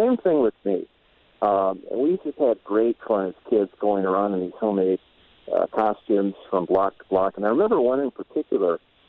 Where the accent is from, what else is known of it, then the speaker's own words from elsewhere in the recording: Southland, Indiana, United States; Just a couple of quick enjoyable stories about my childhood as growing up in Southland, Indiana.